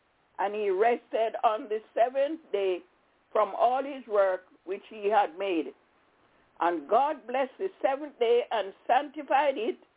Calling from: Albany, New York, United States; I'm calling from Albany in upstate New York.

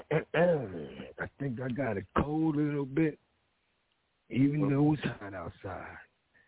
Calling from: Philadelphia, Pennsylvania, United States; And if you're listening, I'm calling from Philly. I'm literally in the middle of the street right now.

